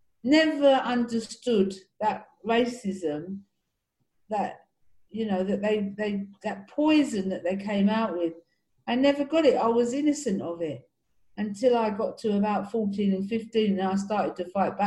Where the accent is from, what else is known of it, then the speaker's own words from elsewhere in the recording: United Kingdom; now in Middle East; And so I identify as Black British, but really Jamaican. Jamaica is my heart.